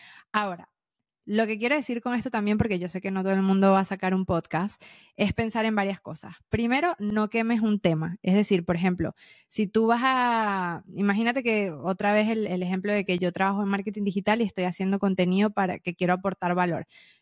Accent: Venezuela; soy latina 100%. O que soy venezolana.

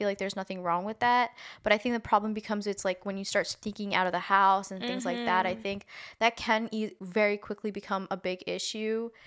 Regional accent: Nigeria; I'm Nigerian, like, how do you date?

